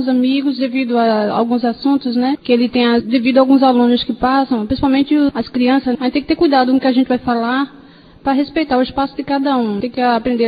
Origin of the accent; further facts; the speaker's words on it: Pernambuco, Brazil; accent: Recife; É, eu sou pernambucana.